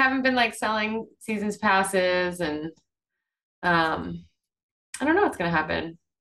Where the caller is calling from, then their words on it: Jackson, New Hampshire, United States; I'm in Jackson, New Hampshire.